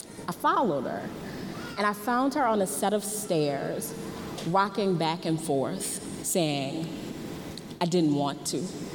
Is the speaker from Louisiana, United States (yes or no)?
yes; New Orleans, Louisiana, United States; I know that a lot of you know that I am from New Orleans.